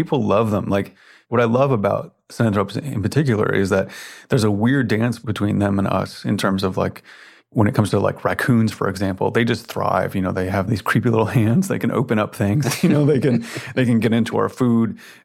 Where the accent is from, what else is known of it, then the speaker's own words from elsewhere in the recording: Memphis, Tennessee, United States; I spent a lot of time growing up in Memphis, Tennessee